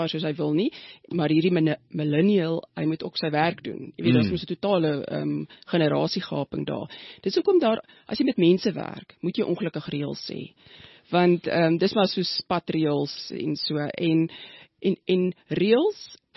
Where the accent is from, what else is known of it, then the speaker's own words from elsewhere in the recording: Strand, Western Cape, South Africa; also born or lived in Pretoria; ek is in Pretoria gebore, maar ons het, is toe in die strand het ek groot geword, in Prachtig. Kaap. Daar het ek so met standaard 5 en vandag se graad 7, en toe is my pa weer terug verplaas Pretoria toe. En ek het in Pretoria gematrikuleer